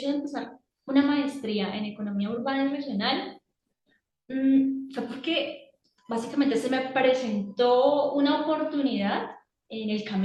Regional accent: Bogotá, Bogotá D.C., Colombia; yo toda la vida he vivido aquí en Bogotá.

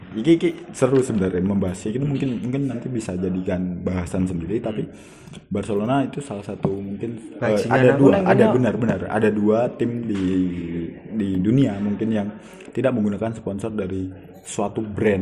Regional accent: Java, Indonesia; Iya, aku wong Jawa, bro

